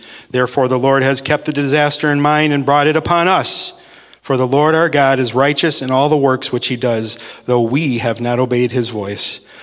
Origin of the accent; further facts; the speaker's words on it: United States; I am an American. You are an American.